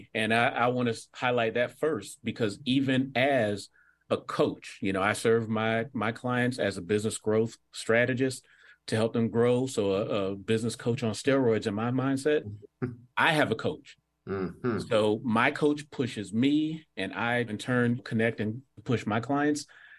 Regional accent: Florida, United States; I grew up in South Florida during the 80s. I call it the Scarface era.

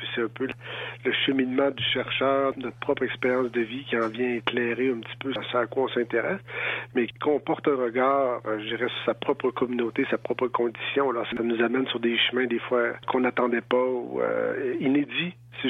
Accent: Essipit, Quebec, Canada; now in Ottawa, Canada; Moi, je suis des Sipites, Sipionou, Innu de la rivière au coquillage, qui est près de Tadoussac, situé un peu enclavé par les Escoumins, mais le territoire du Grand Nitassinan, le territoire traditionnel Innu, là, c'est de là que je viens.

